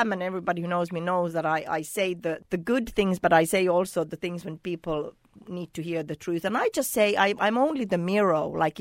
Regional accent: Finland; now in Ireland; I'm coming from Finland and I'm living in Ireland

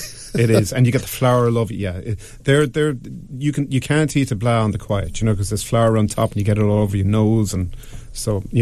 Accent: Waterford, Munster, Ireland; just because I'm from Waterford, I swear to God.

